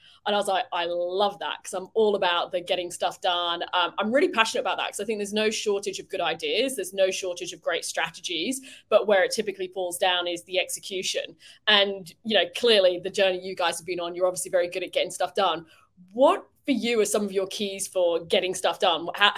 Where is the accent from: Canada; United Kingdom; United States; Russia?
United Kingdom; I'm a Brit, so clearly, you know, all of us Brits move here for the beaches.